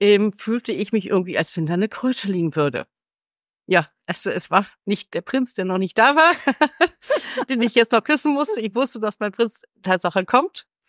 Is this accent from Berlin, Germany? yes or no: yes; Berlin, Germany; ich komme ja nur aus der Großstadt